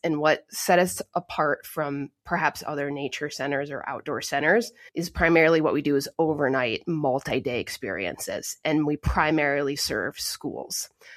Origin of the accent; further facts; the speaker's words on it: Ohio, United States; also born or lived in California / Louisiana / Georgia; Originally from Northeast Ohio, bopped around a little bit in California, Louisiana, and Georgia post-college, and then, you know, landed here 16 years ago